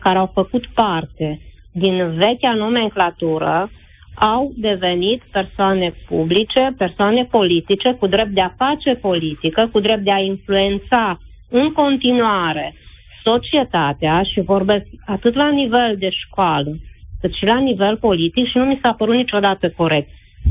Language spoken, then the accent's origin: Romanian; Romania; Ok, suntem români, dar ce suntem așa de buni?